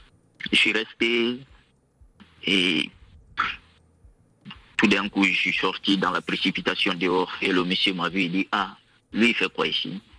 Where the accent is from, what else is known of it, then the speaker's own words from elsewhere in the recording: Nzérékoré Region, Guinea; moved away; Je suis guinéen dans la région des Erekouré.